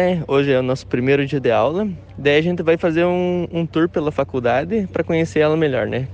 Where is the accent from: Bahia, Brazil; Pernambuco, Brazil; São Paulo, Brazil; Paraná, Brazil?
Paraná, Brazil; Arapoti; Sou de Arapoti, Paraná.